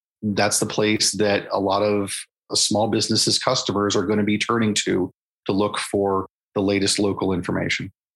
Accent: United States; I grew up in Western Sussex County, reading multiple newspapers every day.

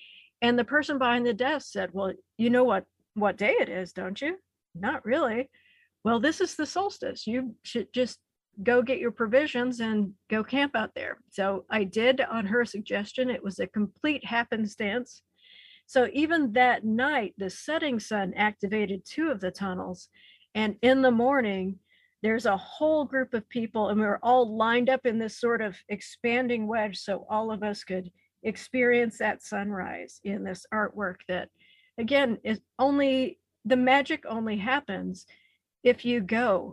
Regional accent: Missouri, United States; but I grew up in the Ozarks of Missouri, so I know how to drive a washboard road and not worry about it.

